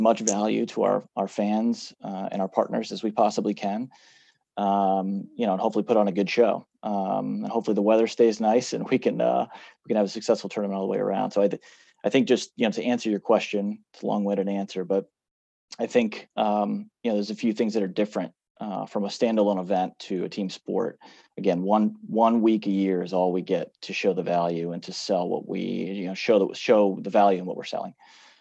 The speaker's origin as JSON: {"language": "English", "town": "St. Louis", "region": "Missouri", "country": "United States", "tie": "born or raised there", "said": "So I started in minor league baseball in St. Louis, which is my hometown."}